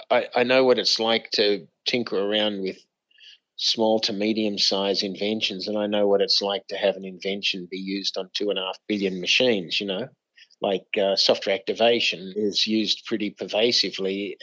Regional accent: Australia; as an Aussie

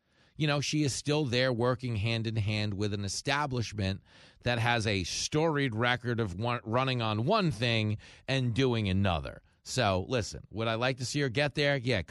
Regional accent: California, United States; So this is my question as a Californian

